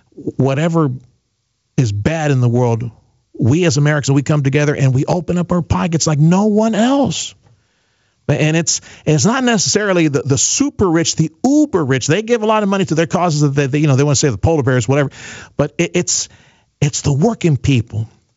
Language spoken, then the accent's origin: English; Mexico; now in United States; I grew up in Mexico and I live just north of Mexico.